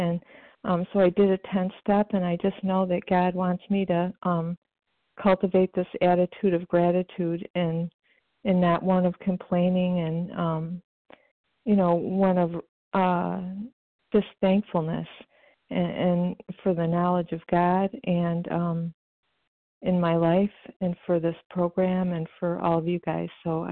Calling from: Illinois, United States; calling from Illinois

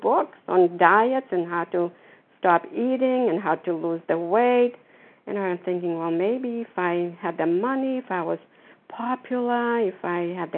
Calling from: Florida, United States; I'm calling from Florida.

